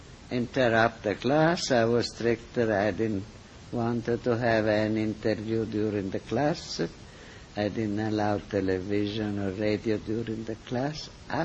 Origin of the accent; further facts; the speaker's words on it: Italy; accent: Italian; English is a second language; If you read the book, unfortunately, we tried to sound like my Italian accent, but it was much, much better.